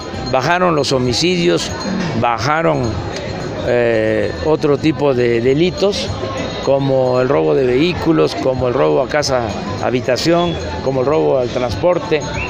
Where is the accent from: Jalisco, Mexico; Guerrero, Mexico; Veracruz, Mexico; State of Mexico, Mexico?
Veracruz, Mexico; Entonces yo soy veracruzano, me siento muy bien aquí en Veracruz